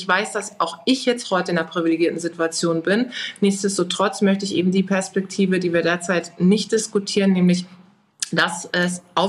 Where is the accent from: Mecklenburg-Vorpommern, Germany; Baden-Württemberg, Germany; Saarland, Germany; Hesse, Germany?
Baden-Württemberg, Germany; Karlsruhe; in das schönste Restaurant im wunderschönen Karlsruhe in meiner Heimatstadt einladen konnte.